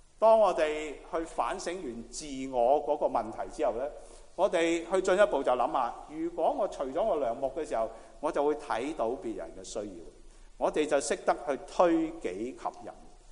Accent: China; 其实我们中国人都有句这样的说话，是吧？兄弟如手足

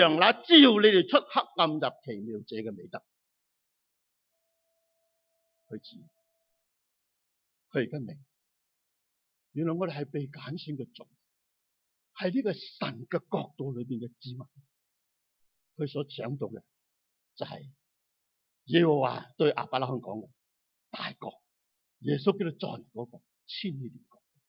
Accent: Hong Kong; moved away as an adult; also born or lived in Guanlan, Guangdong, China; now in Canada; 我小小的时候在香港，第二次世界大战的时候，父母带着四个仔女回到大陆，保安有一个叫地方叫观澜，在这里做生意。到我十五岁左右，父母将我们三个仔送到香港读书，咁一直喺香港。我本来喺香港嘅

